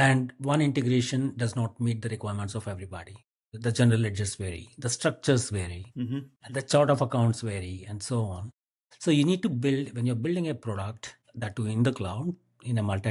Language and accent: English; India; I was born in India, born, brought up, I went to school in India.